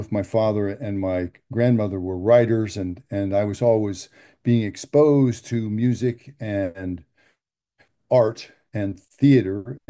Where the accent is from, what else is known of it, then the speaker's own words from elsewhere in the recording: Midwest, United States; I grew up in the Midwest in the kind of the crosshairs, the vortex of soul music and rock and roll.